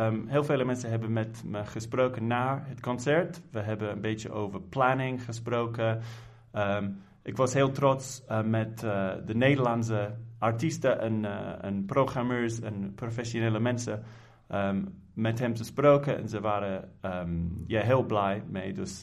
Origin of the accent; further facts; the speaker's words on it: United Kingdom; Dutch is a second language; now in Netherlands; ik ben een Engelse man, maar ik ben hier al 10 jaar.